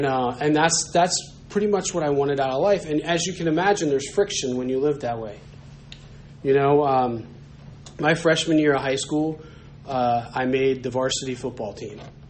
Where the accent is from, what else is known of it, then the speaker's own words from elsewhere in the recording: Blacksburg, Virginia, United States; You know, I grew up in Blacksburg, and, you know, for those of you that have kids that might go to Virginia Tech, maybe this has changed, maybe not.